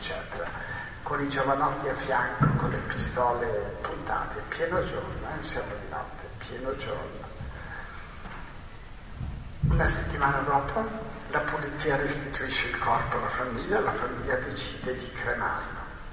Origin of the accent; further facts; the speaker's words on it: Trentino-Alto Adige, Italy; now in Naples, Italy; io vengo dalla Val di Non, la Melinda, l'ultimo paese che parla italiano, fra l'altro, quindi quasi sul tirolese, e ho scelto invece di vivere a Napoli, in uno dei rioni degradati